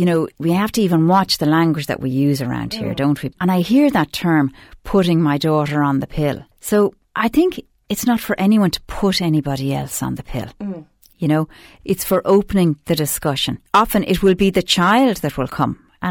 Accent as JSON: {"language": "English", "country": "Ireland", "tie": "born or raised there", "said": "We grew up in Ireland, all right? You know, if you're my generation, I never went to school with a boy."}